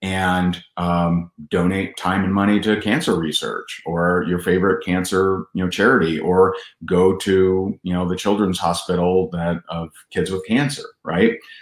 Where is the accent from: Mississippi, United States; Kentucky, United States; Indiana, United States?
Indiana, United States; my home state of Indiana, the suicide hotline went from 5,000 calls a month